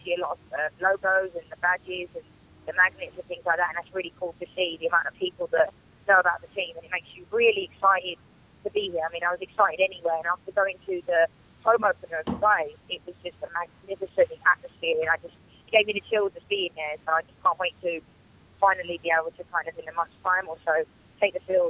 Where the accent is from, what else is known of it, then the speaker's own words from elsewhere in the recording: England, United Kingdom; But that's not saying I can't play in cold weather because I'm from England.